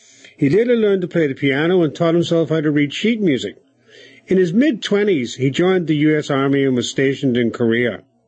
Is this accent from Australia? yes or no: no; Ireland; I'm a white guy. I'm from Ireland, you know.